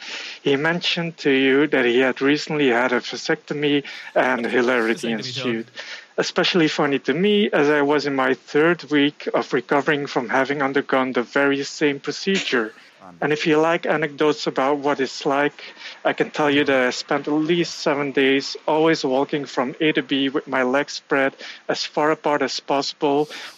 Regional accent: Belgium; from Belgium

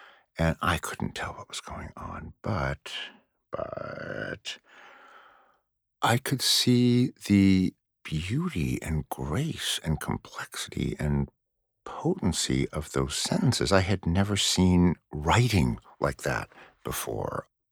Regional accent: Los Angeles, California, United States; I grew up in Los Angeles. I wasn't an especially bookish kid. And I went to a ridiculous public high school where they didn't really teach us anything.

